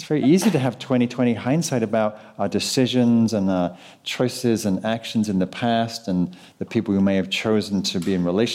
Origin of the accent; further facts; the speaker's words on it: England, United Kingdom; I come from England where people are very quirky.